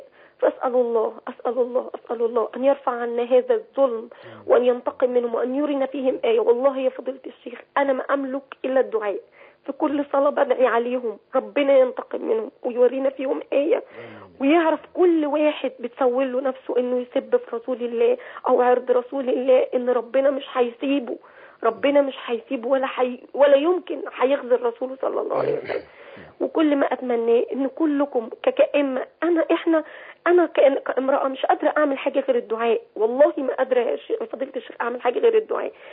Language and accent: Arabic; Egypt; يعني بيسبوا فينا إحنا كمان كمصريين